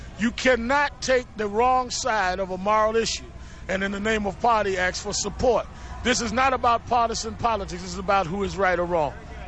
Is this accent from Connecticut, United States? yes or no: no; New York, United States; And I was born and raised in New York.